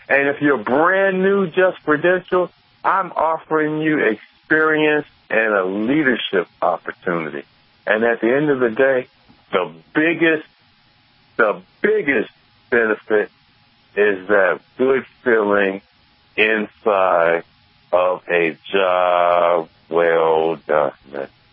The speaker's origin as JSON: {"language": "English", "region": "Michigan", "country": "United States", "said": "Of course, I got my home state level organizations here in Michigan."}